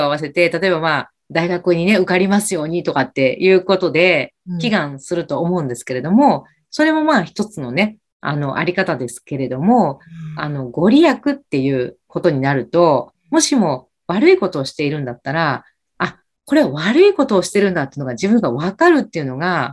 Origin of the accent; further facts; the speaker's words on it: Kansai, Japan; もともと私関西の出身なので